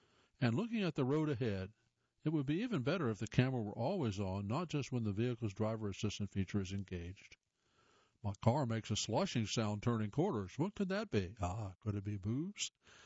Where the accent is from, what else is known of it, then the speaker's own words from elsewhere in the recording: Newark, New Jersey, United States; Newark, New Jersey, my hometown